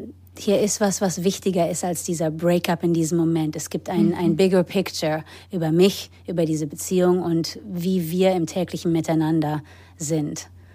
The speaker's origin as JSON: {"language": "German", "region": "England", "country": "United Kingdom", "tie": "born or raised there", "also_born_or_lived": "Germany / United States", "said": "Ich wohne sehr lange in Deutschland, habe aber tatsächlich keine Deutschen in der Familie. Mein Vater ist aus Trinidad und meine Mutter ist aus Irland, und ich bin in England und in Deutschland und in Amerika aufgewachsen."}